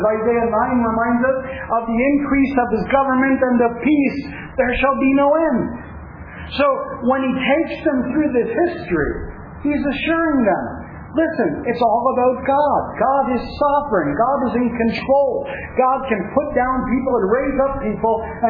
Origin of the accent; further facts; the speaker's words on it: United States; The United States might go down as an American, as a person who loves my country.